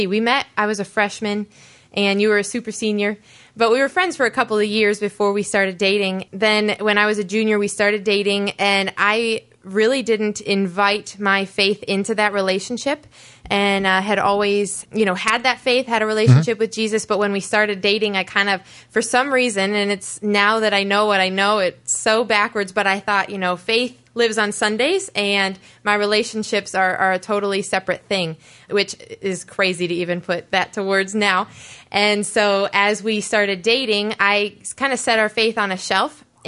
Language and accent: English; West Salem, Ohio, United States; I was raised locally in West Salem, Ohio, in the Cleveland Diocese.